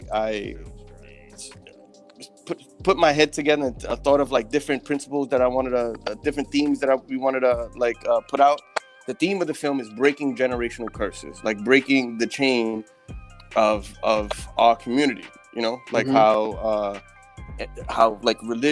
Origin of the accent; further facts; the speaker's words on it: Bronx, New York, United States; So growing up, you know, I'm Puerto Rican, I'm from the Bronx.